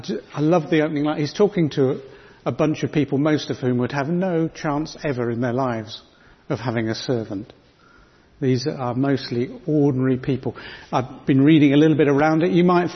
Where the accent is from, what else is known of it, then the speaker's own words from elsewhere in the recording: United Kingdom; And because we're mostly British, we're usually very polite, aren't we?